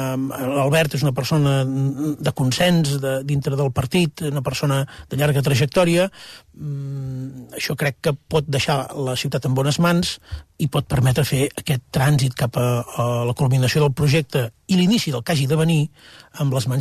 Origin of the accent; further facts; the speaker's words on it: Girona, Catalonia, Spain; jo soc gironí. Vaig viure els primers anys de Girona justament sota la catedral de Girona, al carrer Claveria.